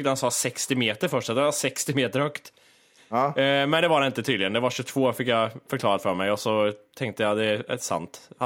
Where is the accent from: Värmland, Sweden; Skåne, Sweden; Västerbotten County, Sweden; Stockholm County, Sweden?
Värmland, Sweden; accent: Värmland dialect; Så jag pratar värmländska.